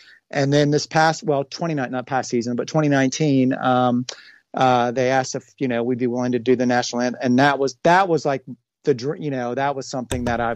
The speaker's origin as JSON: {"language": "English", "town": "Cincinnati", "region": "Ohio", "country": "United States", "tie": "born or raised there", "said": "from growing up in Cincinnati, my funk history, Cincinnati's funk history, is, you know, it's not just the Reds."}